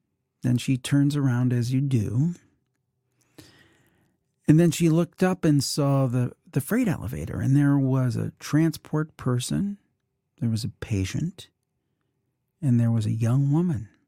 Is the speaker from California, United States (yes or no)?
no; Ohio, United States; And coincidentally, from my home state here in the States of Ohio.